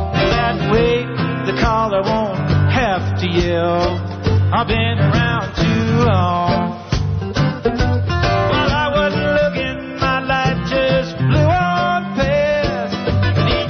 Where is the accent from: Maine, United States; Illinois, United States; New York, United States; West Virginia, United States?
West Virginia, United States; Wheeling; Here's one about my hometown, Wheeling, West Virginia, Northern Panhandle.